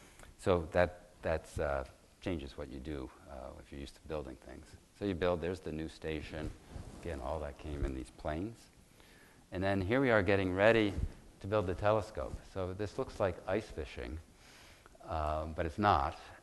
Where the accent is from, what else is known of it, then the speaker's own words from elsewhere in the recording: New York, United States; I'm from New York, so I'd like that.